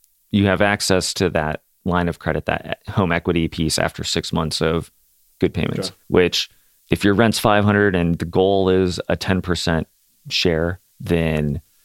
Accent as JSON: {"language": "English", "town": "Valparaiso", "region": "Indiana", "country": "United States", "said": "so I'm from Valpo, and being downtown Valpo versus downtown Chicago, it's different"}